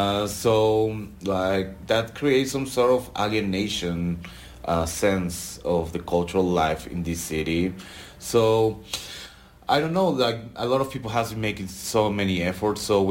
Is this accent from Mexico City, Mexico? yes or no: yes; Mexico City, Mexico; English is a second language; I'm from Mexico City.